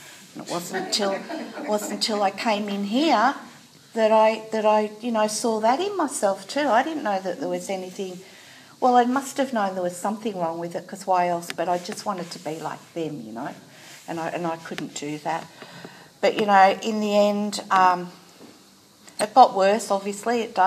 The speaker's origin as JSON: {"language": "English", "town": "Albury", "region": "New South Wales", "country": "Australia", "said": "I'm from Albury, so not very far away from Canberra."}